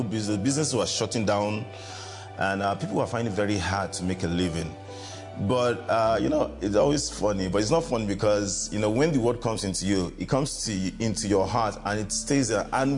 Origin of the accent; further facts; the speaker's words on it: Kano, Nigeria; I'm from Nigeria. I live in Kano. It's in the northern part of Nigeria.